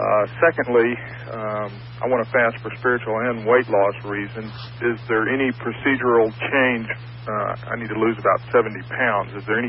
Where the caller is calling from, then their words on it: Clearwater, Florida, United States; Yes, I'm calling from Clearwater